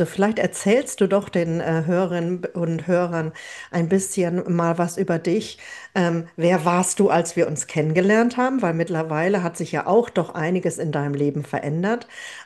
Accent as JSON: {"language": "German", "region": "North Rhine-Westphalia", "country": "Germany", "said": "wir kommen beide aus dem Kohlenpott."}